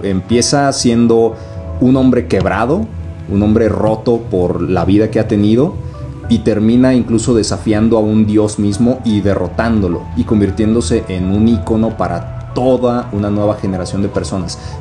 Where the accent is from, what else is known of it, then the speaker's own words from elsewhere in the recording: San Luis Potosí, Mexico; Soy originario de San Luis Potosí.